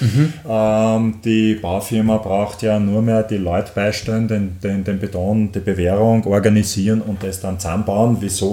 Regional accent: Austria; auch nur bei uns in Österreich

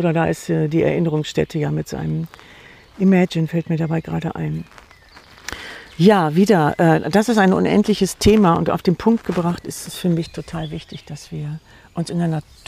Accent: Northern Germany, Germany; für mich als Norddeutsche

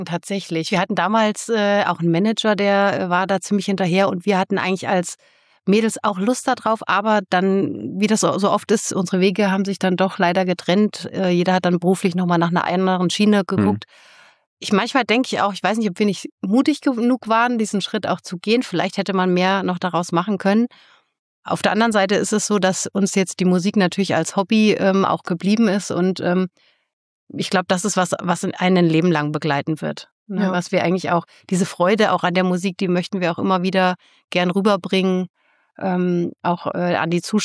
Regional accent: Fulda, Hesse, Germany; Ich komme aus der Gegend. Ich bin in Fulda geboren.

